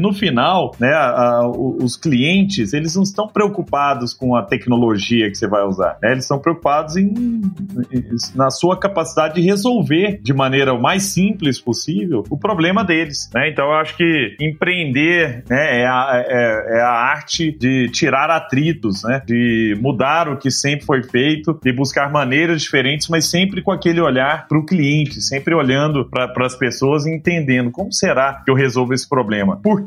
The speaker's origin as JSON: {"language": "Portuguese", "town": "Araguari", "region": "Minas Gerais", "country": "Brazil", "tie": "born or raised there", "moved": "yes", "said": "lá em Araguari, que é a minha cidade natal, Herigueri, né, em inglês, lá em Herigueri, eu, há 20 anos atrás, quando morava lá"}